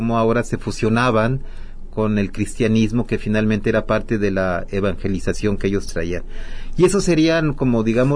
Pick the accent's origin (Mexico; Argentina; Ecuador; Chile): Mexico; porque tal vez uno como mexicano pues dice, no, mis tradiciones son las más importantes